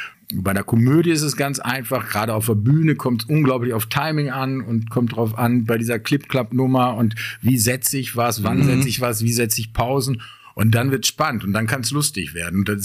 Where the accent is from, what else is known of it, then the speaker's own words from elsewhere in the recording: Bottrop, North Rhine-Westphalia, Germany; now in Münster, Germany; Aber ist mal, Bottrop bleibt meine Heimatstadt, wird es auch immer bleiben.